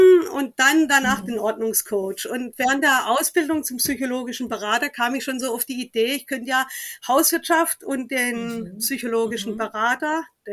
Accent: Southern Germany, Germany; now in Hamburg, Germany; Also ich komme aus Süddeutschland, das hört man ja auch immer noch.

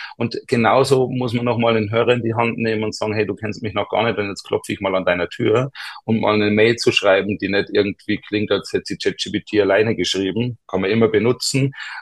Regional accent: Passau, Bavaria, Germany; Unschwer zu hören, komme ich nicht aus Hannover oder Hamburg, sondern eher aus dem Süden Deutschlands, aus Niederbayern, aus Passau, dann relativ nah nach Österreich. Deswegen hört man auch diesen Einschlag, kann man zu Fuß rübergehen nach Österreich.

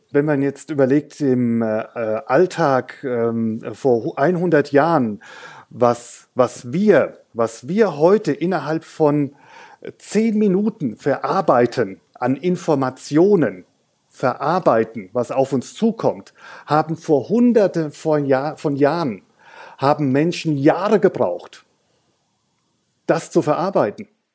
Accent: Hesse, Germany; Also ich bin Hesse, aber eigentlich als Hesse ist man auch ein halber Franke und ein Franke ist eigentlich ein halber Hesse.

